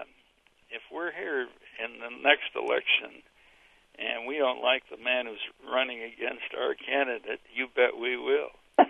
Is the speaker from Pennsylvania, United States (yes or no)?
no; California, United States; while we're from California, which is, we think, is safe for the Kerry campaign